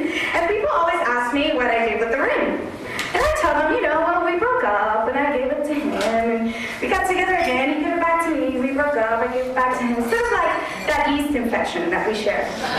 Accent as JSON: {"language": "English", "country": "Puerto Rico", "said": "I'm Puerto Rican. So you're from New York? No? I'm from Puerto Rico."}